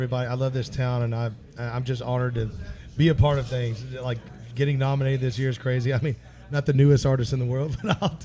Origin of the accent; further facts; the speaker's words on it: Nashville, Tennessee, United States; I was born and raised in Nashville. We had football.